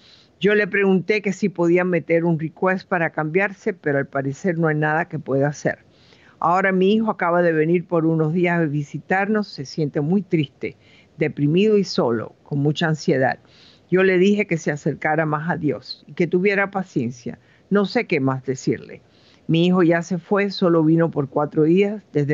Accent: California, United States; Nosotros somos de California.

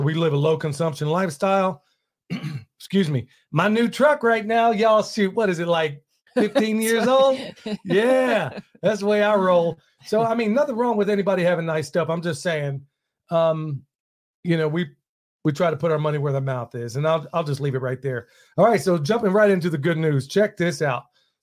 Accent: Oklahoma, United States; that part of where I grew up in Oklahoma, believe me, it was made known to me just about every single day that I didn't look like everybody else.

